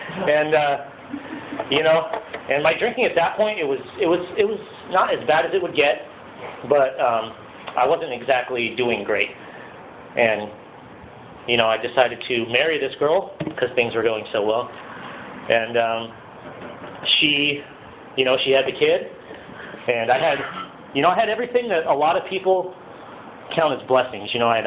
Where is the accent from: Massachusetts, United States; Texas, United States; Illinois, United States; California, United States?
California, United States; Santa Maria; born there; I was born here in Santa Maria to teenage alcoholic drug addicts.